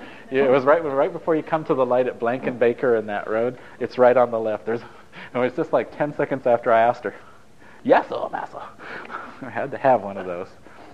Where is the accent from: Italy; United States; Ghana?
Italy; I grew up in Italy in my mom's villa